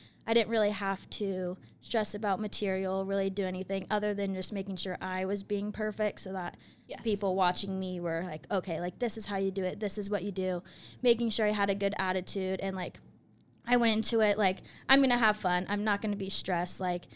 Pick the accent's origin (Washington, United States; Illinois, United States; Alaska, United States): Washington, United States; Tacoma; now in Boise, United States; I am also originally from Tacoma, Washington. And I came to Boise for also the cheer team.